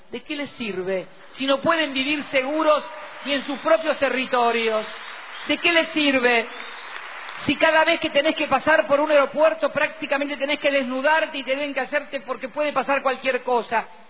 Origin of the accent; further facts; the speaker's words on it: Argentina; ¿Cómo piensan que somos los argentinos el peligro?